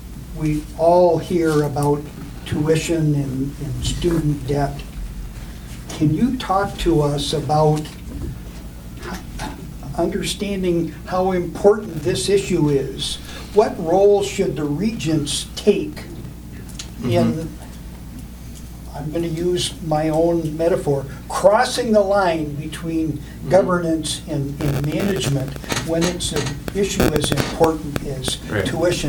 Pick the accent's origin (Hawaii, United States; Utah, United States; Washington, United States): Washington, United States; Seattle; On a personal note, my brother Jim and I grew up in Seattle, Washington.